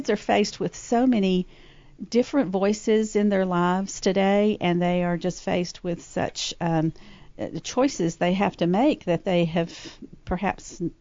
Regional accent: Alabama, United States; Friends in Strange Places is inspired by an actual town in my home state of Alabama, Aliceville, Alabama

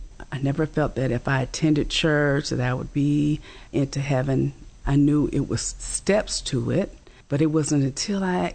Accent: Champaign, Illinois, United States; also born or lived in Mississippi; I was born here in Champaign, Urbana. Moved back and forth to Southern State, which was Mississippi.

